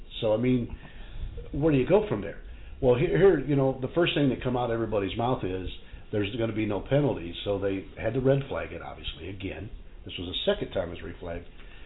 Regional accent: Indiana, United States; since we're from Indiana in the Midwest

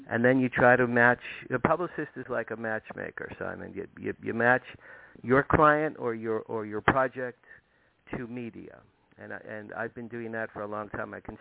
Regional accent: Asbury Park, New Jersey, United States; Where I grew up on the Asbury Park, New Jersey, Jersey Shore.

